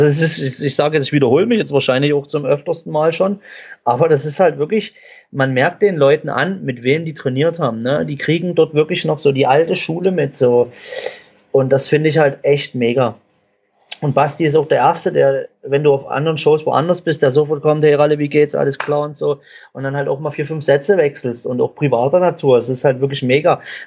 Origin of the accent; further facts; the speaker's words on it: Saxony, Germany; accent: Saxon; mit meinem super sächsischen Dialekt dann noch Englisch zu sprechen.